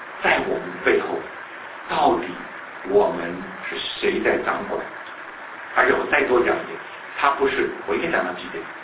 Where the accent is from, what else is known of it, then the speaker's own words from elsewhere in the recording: China; now in Burnaby, Canada; 因为我们中国人华人在那边炒地皮，一炒炒成了